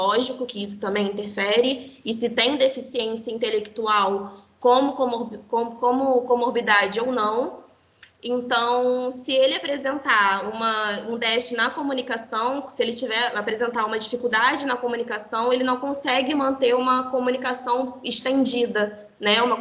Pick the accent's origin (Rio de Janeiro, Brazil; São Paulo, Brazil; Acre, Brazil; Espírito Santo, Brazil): Rio de Janeiro, Brazil; Cabo Frio; eu sou de Cabo Frio, vou fazer 25 anos esse mês